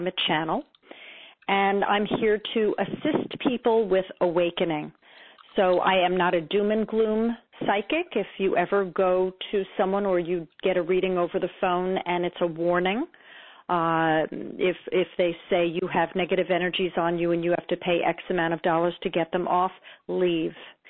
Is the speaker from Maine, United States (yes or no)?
no; New York, United States; Well, I'm from Long Island, and now I live in New York.